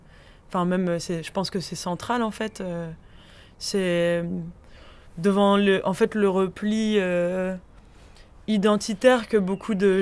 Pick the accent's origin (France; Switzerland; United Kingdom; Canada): United Kingdom; England; on est Anglais, là notre île elle est en train de se détacher, mais nous en fait on est Européens